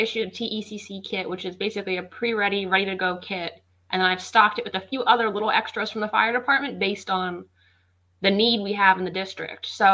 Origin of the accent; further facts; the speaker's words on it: Arlington, Virginia, United States; So I grew up in Arlington, Virginia, just on the other side of the river from the district.